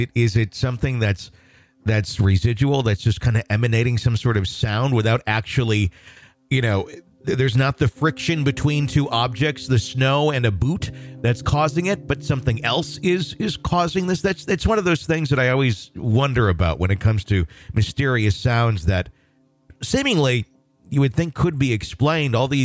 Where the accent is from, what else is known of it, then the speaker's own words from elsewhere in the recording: Wisconsin, United States; also born or lived in Michigan; I grew up in Wisconsin, and I lived in Michigan too for a while over in the Traverse City area.